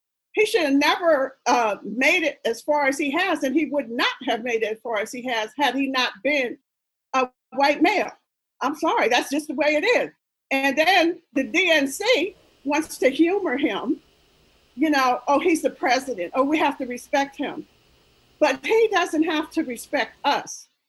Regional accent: Pennsylvania, United States; I'm from Pennsylvania, he's from Pennsylvania.

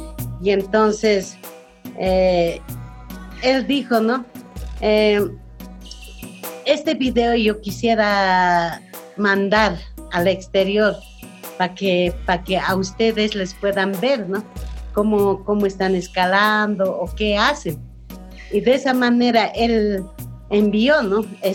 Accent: Bolivia; Bolivia. Y entonces nosotras ya éramos conocidas pues internacionalmente, pero no nacionalmente como en mi país.

